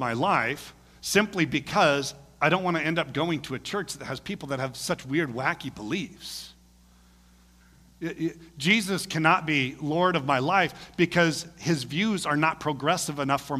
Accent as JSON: {"language": "English", "town": "Vacaville", "region": "California", "country": "United States", "said": "I came from Vacaville. See me? Where's Vacaville? Well, it's right on I-80. It's right between Sacramento and San Francisco, right in the middle."}